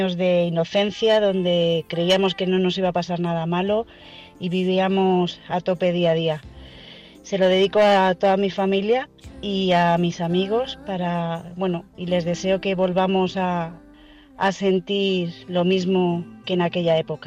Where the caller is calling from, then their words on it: Arganda del Rey, Community of Madrid, Spain; de Arganda del Rey, Madrid, y me gustaría que me pusierais la canción